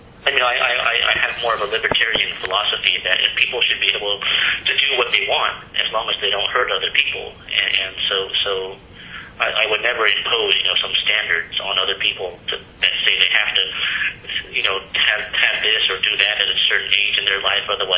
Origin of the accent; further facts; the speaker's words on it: United States; You know, whereas when I grew up in America, I noticed a lot of people